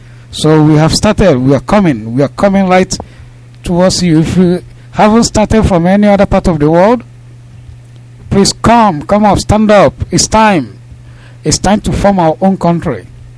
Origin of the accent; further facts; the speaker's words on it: Enugu State, Nigeria; I'm from Ogun local government of Enugu State.